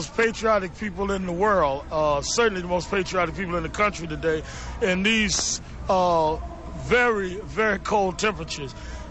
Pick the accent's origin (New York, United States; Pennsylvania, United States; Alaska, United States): New York, United States; And I was born and raised in New York.